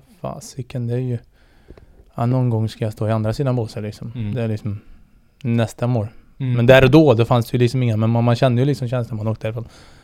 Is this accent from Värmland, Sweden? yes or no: yes; Värmland, Sweden; Och som värmlänning och få vara med och leda